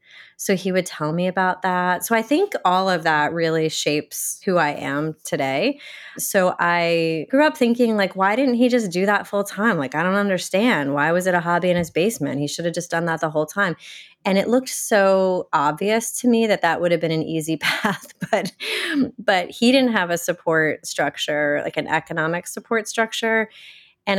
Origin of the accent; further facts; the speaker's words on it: Rhode Island, United States; now in Brooklyn, United States; I live in Brooklyn, New York. But I grew up in Rhode Island.